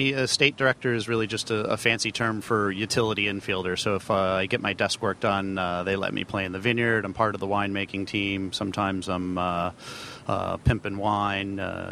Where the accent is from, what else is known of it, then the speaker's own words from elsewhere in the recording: Maine, United States; So I grew up in Maine, and I realized at a young age that people have to eat and people have